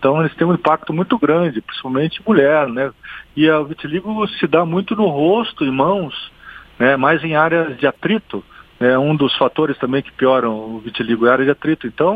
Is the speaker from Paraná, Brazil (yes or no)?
yes; Paraná, Brazil; Eu sou aqui do Paraná, só tem em Curitiba, Londrina e acabou